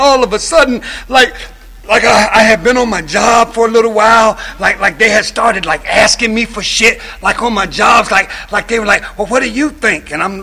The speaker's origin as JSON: {"language": "English", "town": "Columbia", "region": "South Carolina", "country": "United States", "said": "I'm from the South. I don't know if y'all know about the South, but I'm like from the deep South, like Columbia, South Carolina, where like the old ladies who are like cornerstones of communities, like they still sit on porches"}